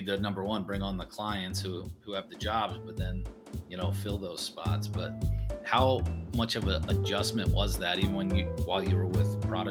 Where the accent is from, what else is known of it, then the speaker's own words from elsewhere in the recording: Lancaster, Pennsylvania, United States; He's back in my hometown of Lancaster, Pennsylvania.